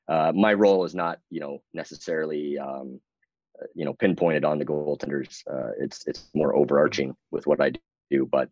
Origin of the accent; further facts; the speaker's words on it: Seattle, Washington, United States; also born or lived in New England / New Jersey; You know, I grew up in Seattle, and then obviously went to school and lived in New England for a long time, and New Jersey.